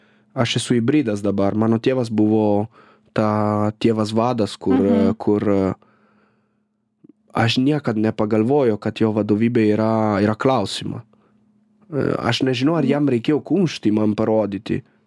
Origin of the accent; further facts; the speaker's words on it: Italy; aš nepykite, esu italas